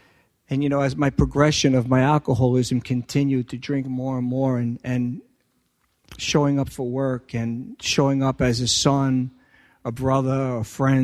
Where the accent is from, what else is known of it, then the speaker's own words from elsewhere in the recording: Woodside, New York, United States; I grew up in Woodside, Queens.